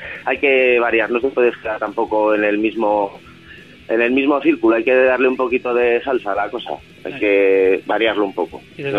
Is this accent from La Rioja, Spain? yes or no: yes; Logroño, La Rioja, Spain; el resto sí somos españoles, quiero decir, de Logroño, perdona, de Logroño, somos de Logroño.